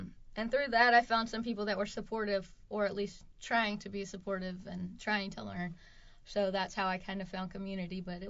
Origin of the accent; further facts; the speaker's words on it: the South, United States; Well, I grew up in, like I said, a really rural area, very conservative, both politically and religiously.